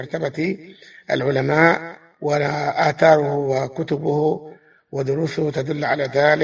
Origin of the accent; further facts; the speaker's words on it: Algeria; هناك بعض الأشخاص عندنا في الجزائر